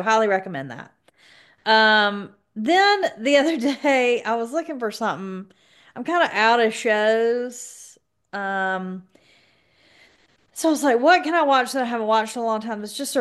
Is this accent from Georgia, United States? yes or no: yes; Georgia, United States; I'm gonna butcher it because I am from South Georgia and this guy is Celtic